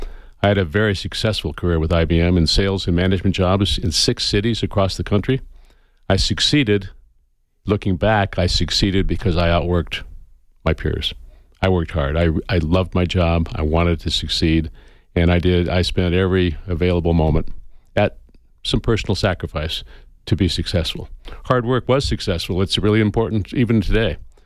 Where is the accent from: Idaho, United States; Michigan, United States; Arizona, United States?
Arizona, United States; Phoenix; born there; I was born in Phoenix, Arizona. My mom was born in Bisbee. That makes me a second generation Arizonan. I went to school here at the University of Arizona.